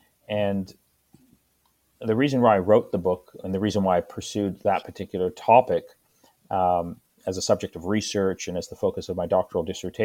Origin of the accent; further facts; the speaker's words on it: Canada; when I grew up in Canada, secularism was broadly associated with a set of positive attributes.